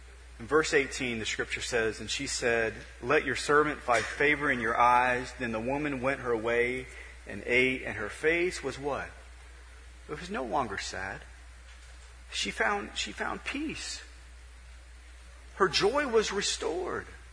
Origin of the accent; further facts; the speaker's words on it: Nebraska, United States; We grew up in Nebraska a lot of our early part of our life, and things got cold outside in the winter